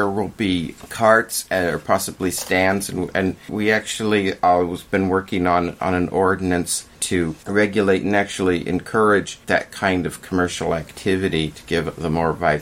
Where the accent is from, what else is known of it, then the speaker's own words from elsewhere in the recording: La Mesa, California, United States; now in Lemon Grove, United States; I grew up in La Mesa, and my mother was on the La Mesa Spring Valley School Board, and my family moved to Lemon Grove in 1994.